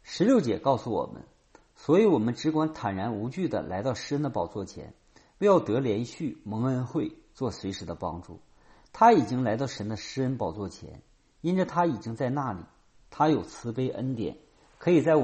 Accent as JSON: {"language": "Chinese", "country": "United States", "said": "因为我们美国人喜欢富有同情共鸣心"}